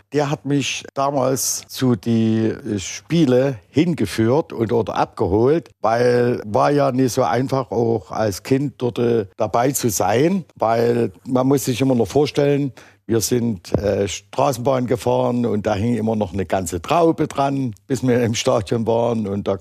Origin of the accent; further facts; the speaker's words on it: Dresden, Saxony, Germany; ich als Dresdner erleben durfte